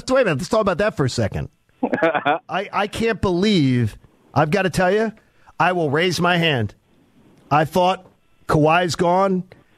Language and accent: English; Philadelphia, Pennsylvania, United States; James in Philadelphia, my hometown.